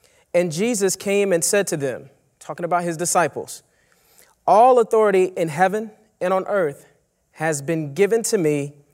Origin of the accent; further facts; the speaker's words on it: Lewisville, Texas, United States; And now I grew up in Lewisville, Texas, but a lot of my family lived in the city of Dallas.